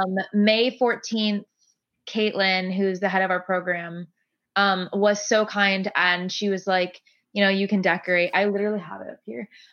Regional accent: Gainesville, Florida, United States; Yes, I am from Gainesville, Florida.

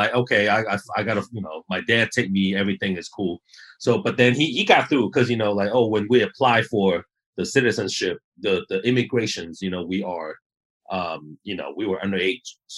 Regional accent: Hong Kong; English is a second language; Hong Kong, born and raised in Hong Kong.

